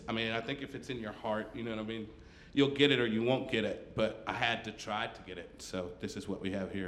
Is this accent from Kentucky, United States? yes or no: yes; Paris, Kentucky, United States; Bourbon County kid, I'm from Paris.